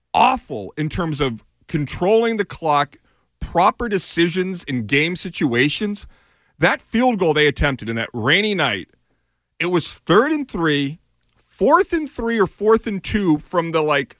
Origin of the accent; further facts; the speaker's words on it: Dover, Massachusetts, United States; also born or lived in Scituate / Weymouth; I was born in South Shore Hospital and then in Weymouth and then was living in Scituate for 2 years until the old man bought the drunk's house in Dover and the rest is history.